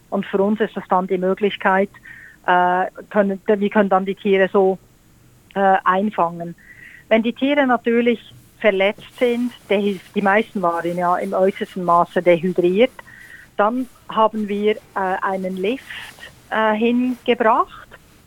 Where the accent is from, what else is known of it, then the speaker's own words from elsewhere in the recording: Bern, Switzerland; moved away as an adult; now in Port Macquarie, Australia; Ich bin in Bern geboren und in Bern groß geworden, ja.